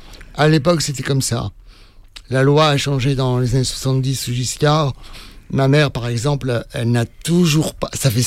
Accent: France; Moi, je ne l'ai pas demandé. Je suis... exclusivement français. J'ai jamais vu l'intérêt de la demander parce que je suis français.

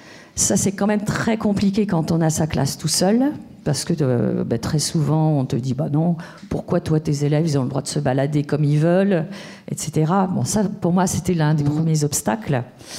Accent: Rouen, Normandy, France; je viens de Rouen.

